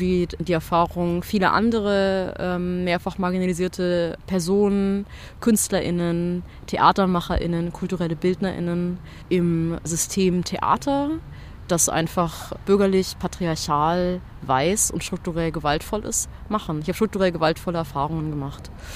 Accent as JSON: {"language": "German", "region": "Baden-Württemberg", "country": "Germany", "said": "als Schwäbin, ich habe schon an unterschiedlichen Orten in Deutschland gelebt. Aber als ich hierher gezogen bin, war das erste Mal, dass ich so in den deutschen Osten gezogen bin."}